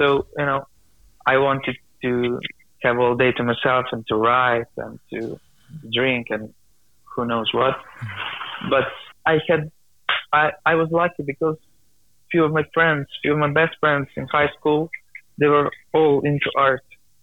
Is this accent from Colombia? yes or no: no; Novi Sad, Vojvodina, Serbia; we are from Novi Sad, we had to travel 1 hour to Belgrade, so it was not always like we had everything in Novi Sad